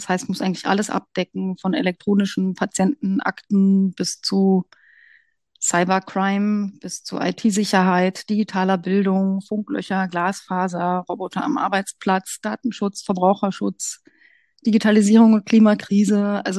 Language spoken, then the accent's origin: German; Brandenburg, Germany; Ich komme aus Brandenburg. Ich habe mich zwischendurch, wie viele andere, zum Mauerfall junge Frauen auch viel herumgetrieben im Rest der Welt und auch in Westdeutschland. Aber seit vielen Jahren bin ich wieder zurück in Brandenburg